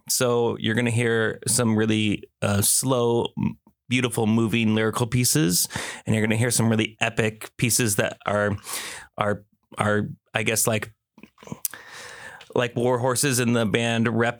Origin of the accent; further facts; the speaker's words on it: Juneau, Alaska, United States; now in Fairbanks, United States; Well, I'm actually from Juneau.